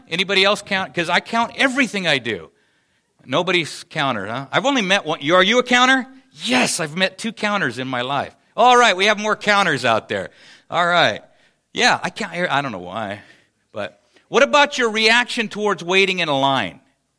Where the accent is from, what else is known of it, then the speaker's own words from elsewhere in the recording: Lincoln, United States; I grew up in Lincoln, and I cut across the lawn to go to school every day.